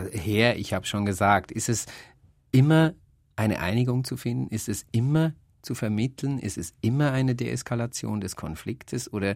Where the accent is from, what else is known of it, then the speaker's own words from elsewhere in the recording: Switzerland; ich als Schweizer